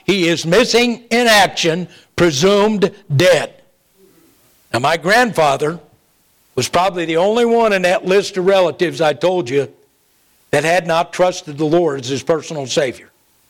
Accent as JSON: {"language": "English", "town": "Oakland", "region": "California", "country": "United States", "tie": "born there", "lives_now": "Texas, United States", "said": "dad used to always tell us I was conceived in Port Arthur, Texas, and born in Oakland, California. I was born in Oakland. It took me a while, but I got back to Texas as quick as I could."}